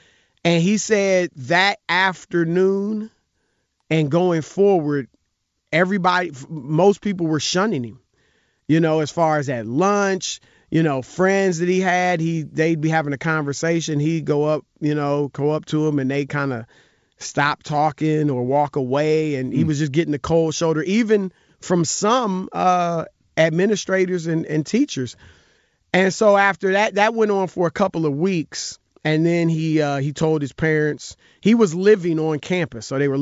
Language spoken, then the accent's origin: English; Cleveland, Ohio, United States; also born or lived in Cincinnati, Ohio / Indianapolis, Indiana / Syracuse, New York / Des Moines, Iowa; I grew up in the Midwest. I moved around a lot. I lived in Cincinnati, Ohio, Indianapolis, Indiana, Syracuse, New York, Des Moines, Iowa, and then Cleveland, Ohio. I finished high school in Cleveland.